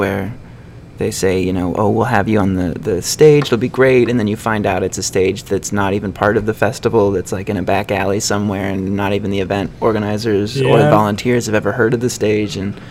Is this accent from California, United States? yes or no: no; Brecksville, Ohio, United States; growing up in Brecksville is sort of like almost in the middle of Cleveland and Akron.